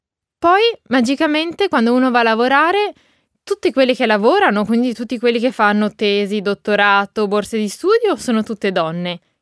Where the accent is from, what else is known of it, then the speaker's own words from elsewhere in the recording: Genoa, Liguria, Italy; Io sono di Genova, mi sono laureata all'Università degli Studi di Genova e poi ho fatto un dottorato a Genova e negli Stati Uniti.